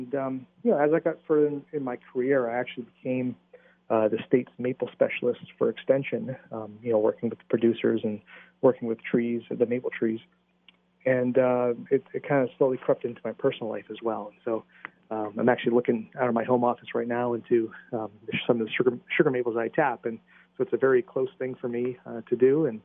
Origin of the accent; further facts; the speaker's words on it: Berlin, United States; growing up in Berlin.